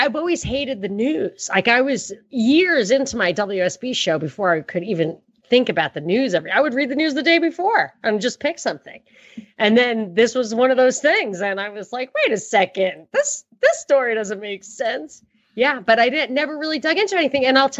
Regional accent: Brooklyn, New York, United States; born there; And then I realized that I was born in Brooklyn and I'm getting old

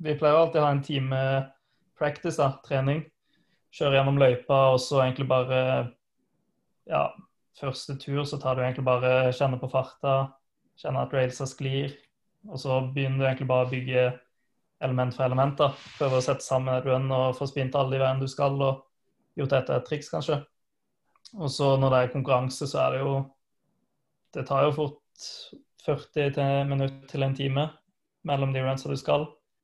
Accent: Agder, Norway; men jeg har jo en vanskelig R da, siden jeg er fra Sørlandet.

